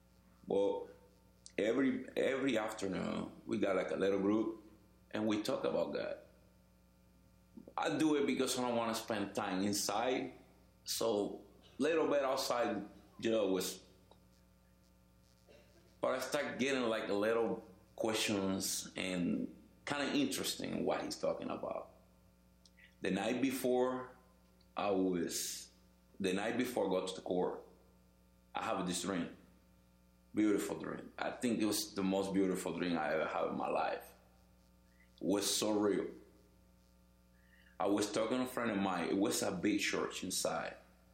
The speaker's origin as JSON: {"language": "English", "country": "Cuba", "said": "I'm from Cuba."}